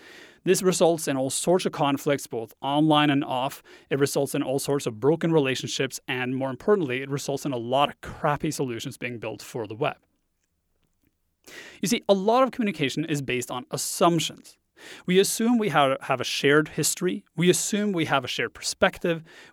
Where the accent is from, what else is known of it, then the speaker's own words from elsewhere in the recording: Norway; English is a second language; moved away as an adult; I grew up in Norway. I spent the first 22 years of my life there. So English is my second language, which you will hear as this podcast progresses.